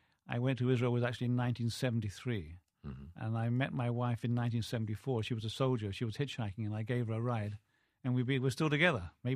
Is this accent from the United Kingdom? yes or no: yes; England, United Kingdom; except being English, I can't actually meet people unless I'm introduced to them first.